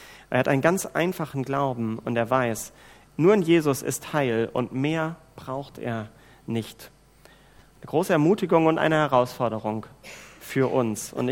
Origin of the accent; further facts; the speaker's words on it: Germany; das können wir vielleicht gerade gar nicht so sagen, Gott sei Dank als Deutsche, dass wir das haben